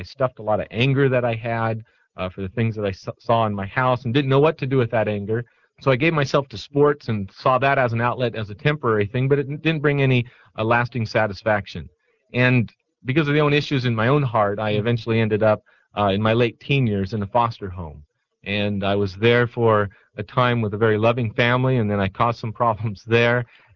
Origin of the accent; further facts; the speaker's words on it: Hacienda Heights, California, United States; they invited me to a home Bible study in the city of Hacienda Heights, where I grew up in California.